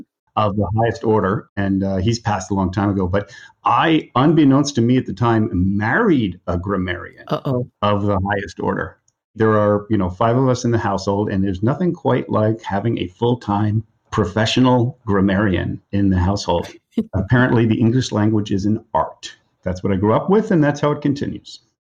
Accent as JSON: {"language": "English", "town": "White Plains", "region": "New York", "country": "United States", "tie": "born or raised there", "said": "In White Plains, New York."}